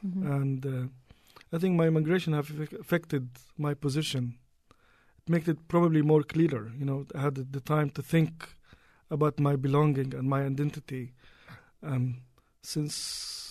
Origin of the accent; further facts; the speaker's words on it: Haifa, Haifa District, Israel; growing up in Haifa, the term of being Palestinian in Israel is quite complicated.